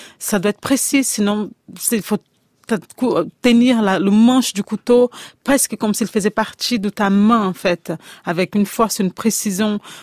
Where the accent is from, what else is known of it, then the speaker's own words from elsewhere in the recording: Minas Gerais, Brazil; C'est un petit plat de Minas Gerais, de là où j'ai grandi.